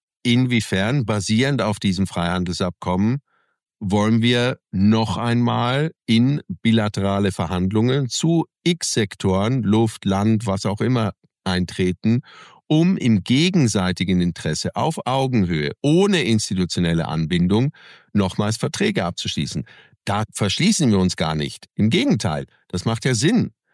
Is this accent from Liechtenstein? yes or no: no; Switzerland; Aber wenn wir als Schweizer heute Sicherheit denken